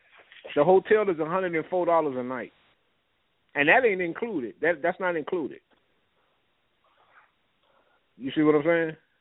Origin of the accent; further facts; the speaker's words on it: Gary, Indiana, United States; I grew up in Gary. There's nothing else.